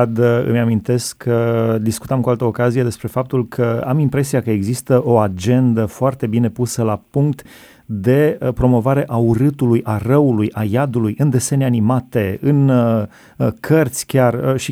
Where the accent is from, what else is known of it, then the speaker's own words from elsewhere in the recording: Alba Iulia, Alba County, Romania; Eu am crescut la Alba Iulia și la casă și nu erau garduri între vecini